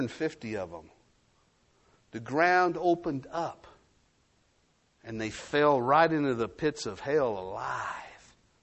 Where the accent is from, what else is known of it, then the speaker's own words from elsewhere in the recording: Del Rio, Texas, United States; I told them I was from Del Rio.